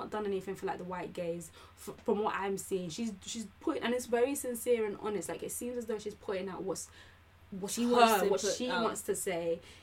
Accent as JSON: {"language": "English", "country": "Nigeria", "said": "obviously I'm Nigerian"}